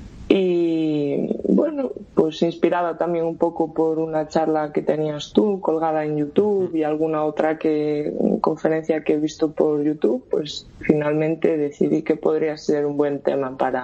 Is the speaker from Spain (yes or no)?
yes; Caldas de Reis, Galicia, Spain; nace en Galicia, un poco del mundo allí de las bandas, la banda de mi pueblo, de Caldas de Reis.